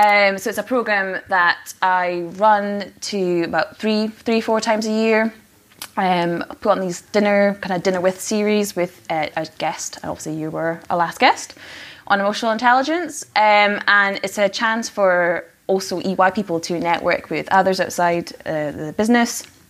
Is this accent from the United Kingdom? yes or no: yes; Orkney, Scotland, United Kingdom; So I'm originally from Orkney, although you might be deceived my accent because I don't have the accent at all.